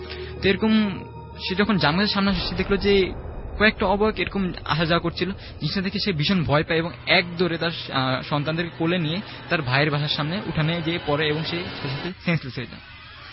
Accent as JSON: {"language": "Bangla", "town": "Kabirhat", "region": "Chittagong Division", "country": "Bangladesh", "tie": "born or raised there", "said": "আমার গ্রামের বাড়ি হচ্ছে নোয়াখালী কবিরহাট উপজেলায় কালামুন্সি"}